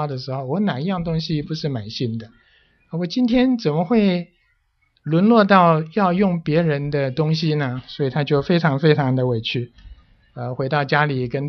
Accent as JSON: {"language": "Chinese", "country": "China", "moved": "yes", "lives_now": "United States", "said": "我觉得可能比我们从中国搬到美国还要远"}